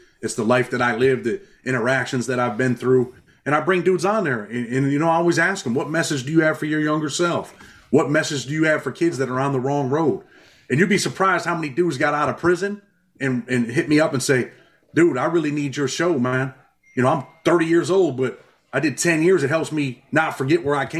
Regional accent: New York, United States; And I'm like, I'm from New York, bro. I did time in New York State prison before the feds, right?

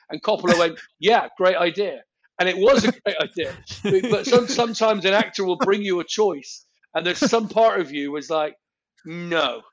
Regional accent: England, United Kingdom; I love his accent, and I'm English.

